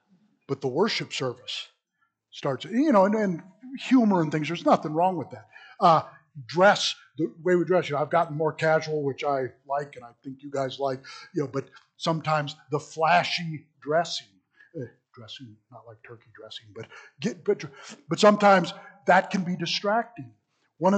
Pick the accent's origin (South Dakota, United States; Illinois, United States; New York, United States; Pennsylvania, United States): Illinois, United States; as we grew up in Southern Illinois, my brother … his name.